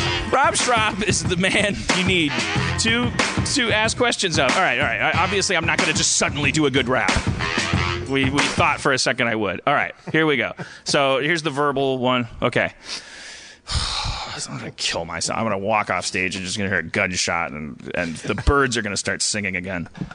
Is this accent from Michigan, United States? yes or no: no; Milwaukee, Wisconsin, United States; I come from Milwaukee, but I'm not there for tonight's walkie-talkie today.